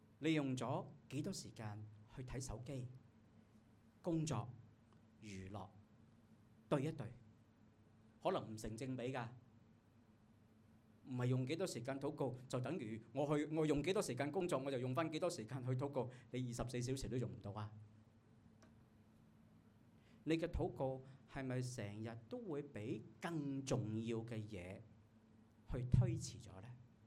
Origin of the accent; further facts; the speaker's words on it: Hong Kong; 你知我哋香港人好忙碌噶嘛？